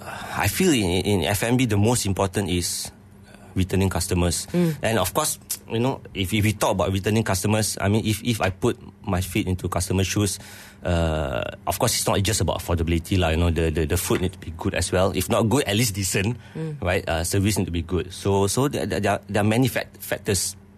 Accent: Ampang, Selangor, Malaysia; I'm from Ampang.

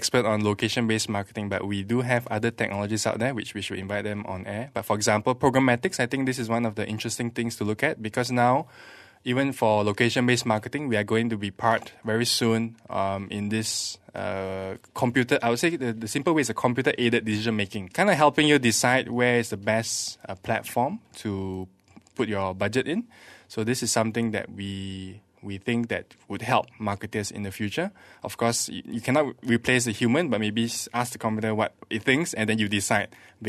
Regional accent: Malaysia; because I'm Malaysian. I tend to meet a lot more Malaysian companies, but just to help, you know, Malaysia along.

